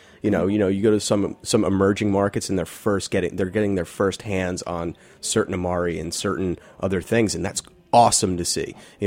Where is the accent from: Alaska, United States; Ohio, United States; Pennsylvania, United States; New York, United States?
New York, United States; Manhattan; I'm from Manhattan, so I don't really get out here so much and see what's hopping.